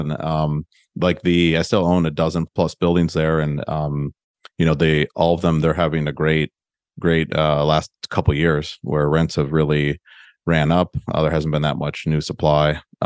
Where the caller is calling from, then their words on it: Austin, Texas, United States; also born or lived in Chicago; Austin, Texas. Although I used to live in Chicago, so I moved just two months ago.